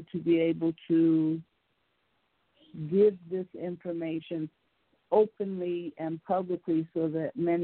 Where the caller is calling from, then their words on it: California, United States; I'm calling from California.